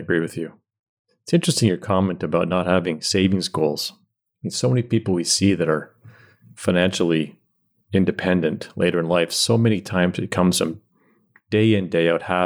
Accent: Lennoxville, Quebec, Canada; just going between houses on Clough Street in my hometown of Lenoxville.

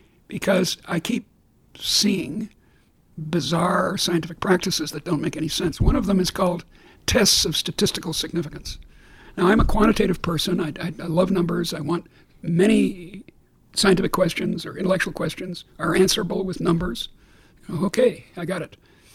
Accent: Boston, Massachusetts, United States; I was born in Boston. Does that mean I stay in Boston all my... Or not born, but I raised in Boston.

